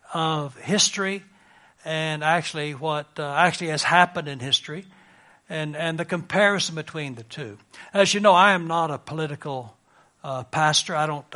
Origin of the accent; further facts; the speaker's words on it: United States; I'm an American. I make no apology for that.